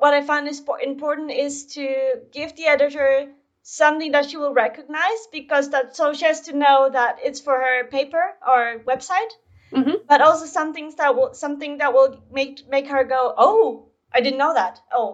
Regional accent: Poland; I'm originally from Poland, and there was this video campaign trying to kind of create unity between Polish people by the power of bread.

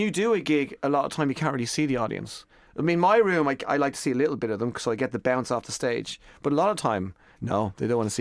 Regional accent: Ireland; that's about me from the age of 5 to 15 growing up in Ireland.

